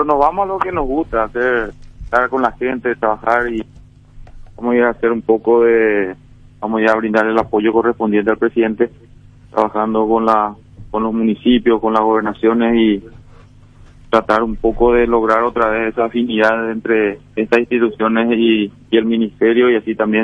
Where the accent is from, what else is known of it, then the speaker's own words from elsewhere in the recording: Asunción, Paraguay; Somos de Ceballos Cue, Asunción.